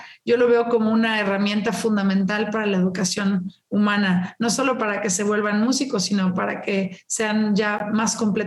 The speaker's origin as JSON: {"language": "Spanish", "country": "Mexico", "said": "Para mí es muy importante hacer algo en mi país"}